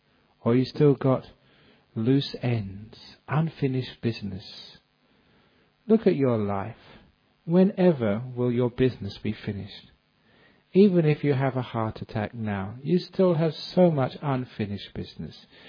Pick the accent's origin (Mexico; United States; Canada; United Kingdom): United Kingdom; London; born or raised there